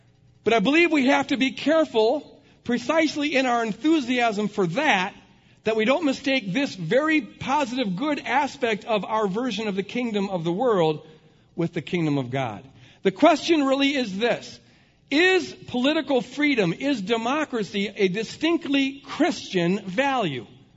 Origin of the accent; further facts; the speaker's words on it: United States; The first one is that I, as an American, believe that America does stand for freedom.